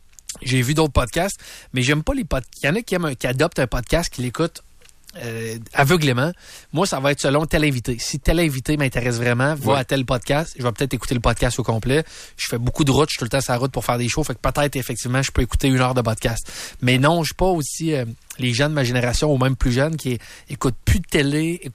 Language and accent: French; Charlesbourg, Quebec, Canada; Oui, moi je viens de Charlebourg.